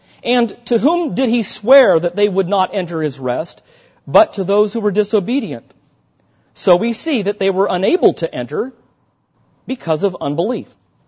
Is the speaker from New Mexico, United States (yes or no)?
no; California, United States; Well, I was from California.